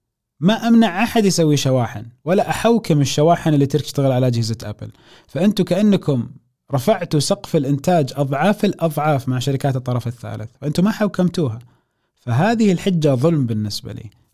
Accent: Saudi Arabia; إحنا عندنا في المملكة العربية السعودية اللغة العربية هي الأساسية

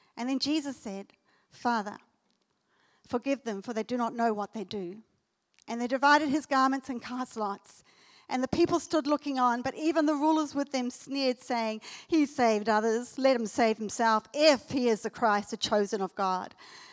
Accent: South Africa; also born or lived in New Zealand / Australia; Because I'm actually South African, but, well, I would say I'm South African, I'm Kiwi, and I'm Australian.

